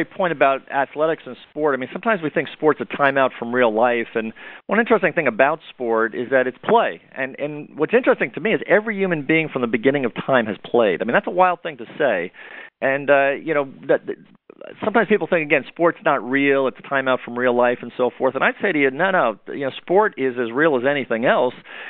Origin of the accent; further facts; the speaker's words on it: New York City, New York, United States; now in North Carolina, United States; Well, even though I'm down in North Carolina, I have to admit I was born a Yankee there. I'm from New York City originally, and I have to tell you, I love it down here.